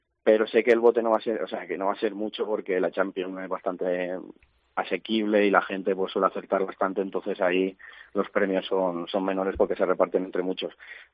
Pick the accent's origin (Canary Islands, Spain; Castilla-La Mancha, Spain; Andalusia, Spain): Castilla-La Mancha, Spain; Alcaraz; me crié en un pueblo de Albacete, Alcaraz